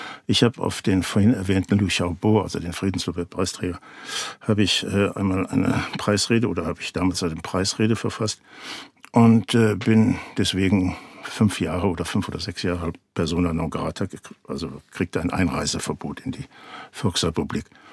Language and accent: German; Germany; mich vom Deutschen zum Norweger gemacht hat